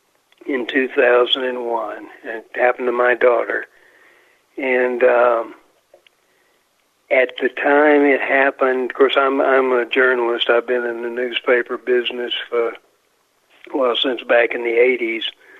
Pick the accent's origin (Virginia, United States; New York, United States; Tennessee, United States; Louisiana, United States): Tennessee, United States; Nashville; Sometimes I'm from Nashville, and I don't know if you're familiar with the Bell Witch.